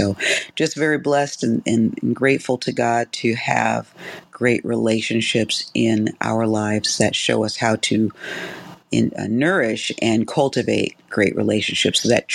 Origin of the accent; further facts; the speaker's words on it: Lakewood, Washington, United States; Anyway, I'm hailing from Lakewood, Washington.